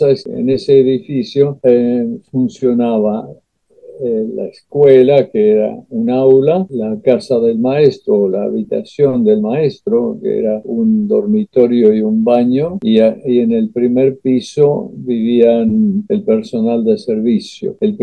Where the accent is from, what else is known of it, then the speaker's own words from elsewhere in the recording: Concordia, Entre Ríos, Argentina; born there; also born or lived in San Nicolás de los Arroyos; Nací en Concordia, en Entre Ríos.